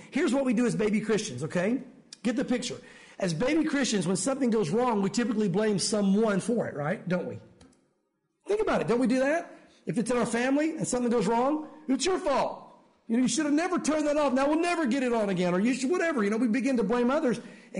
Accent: United States; Well, I had that because I'm an American.

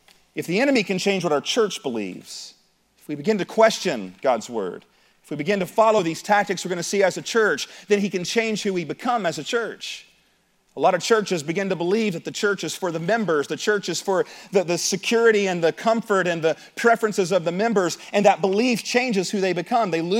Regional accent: Appalachia, United States; I think about growing up in Appalachia, just a couple hours north of here

